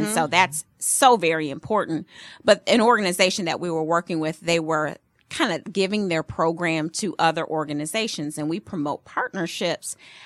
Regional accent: Detroit, Michigan, United States; working with them to establish some much needed philanthropic efforts in Detroit, Michigan, which is my hometown.

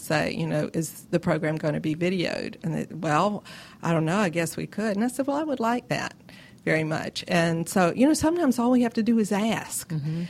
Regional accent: the South, United States; accent: southern; my southern accent may not appeal to them.

